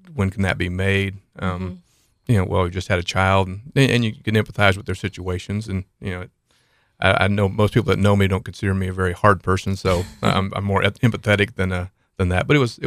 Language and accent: English; Wichita, Kansas, United States; now in Lawrence, United States; Sure. Born and raised in Wichita. Moved up to Lawrence in 1985, and I've been in Lawrence for 26 of the last 28 years.